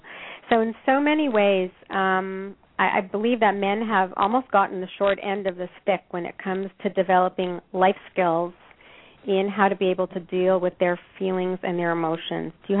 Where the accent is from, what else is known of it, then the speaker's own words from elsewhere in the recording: Canada; I so understand that being Canadian, being not having grown up in the United States anyhow